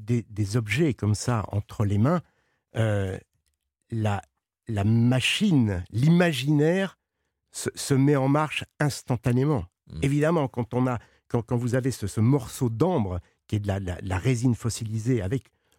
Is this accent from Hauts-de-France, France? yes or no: no; Pays de la Loire, France; C'est quand je suis enfant. J'ai grandi en Vendée.